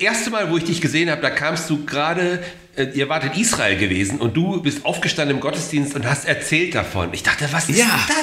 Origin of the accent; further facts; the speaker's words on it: Bremen, Germany; born there; ich bin in Bremen geboren, so wie der Goofy auch.